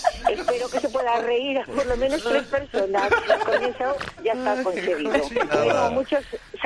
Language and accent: Spanish; Zaragoza, Aragon, Spain; de Zaragoza